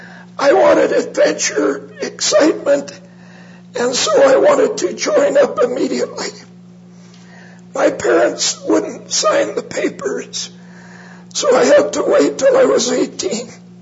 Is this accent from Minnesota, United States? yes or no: no; Salem, Oregon, United States; I was born in Salem. At that time, a town of about 20,000.